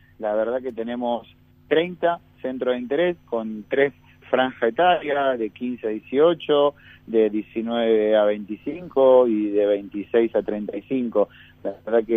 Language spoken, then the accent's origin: Spanish; Argentina; nosotros como argentinos podamos ser sede del segundo encuentro nacional después de 33 años.